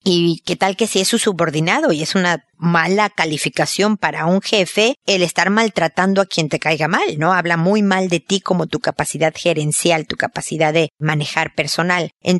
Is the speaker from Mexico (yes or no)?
yes; Mexico; now in Chile; Y yo vivo en Chile y soy mexicana.